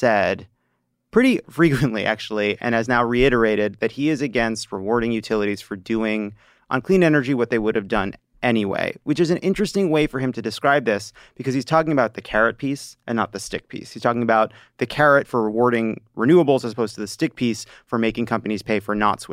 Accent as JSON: {"language": "English", "region": "New York", "country": "United States", "said": "I'm a gauge from Long Island."}